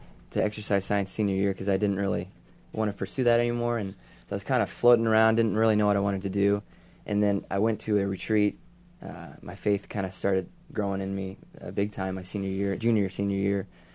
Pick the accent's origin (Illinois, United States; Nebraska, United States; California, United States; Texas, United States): Illinois, United States; Charleston; So I grew up in Charleston, and I went to school at Eastern Illinois, graduated there with exercise science.